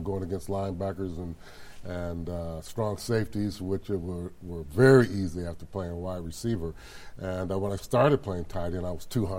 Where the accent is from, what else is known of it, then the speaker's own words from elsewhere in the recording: Evanston, Illinois, United States; I grew up in Evanston, and we had a great coach in Mernie Lazier who lost less games than years that he coached at Evanston.